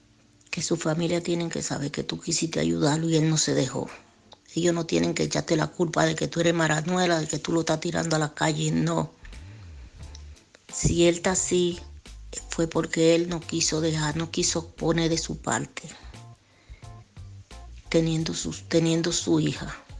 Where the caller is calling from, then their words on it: Alcorcón, Community of Madrid, Spain; de Madrid y Alcorcón.